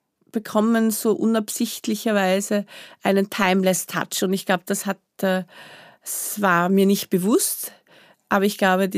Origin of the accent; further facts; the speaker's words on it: Austria; Also mit anderen Wurzeln, aber hier geboren und aufgewachsen.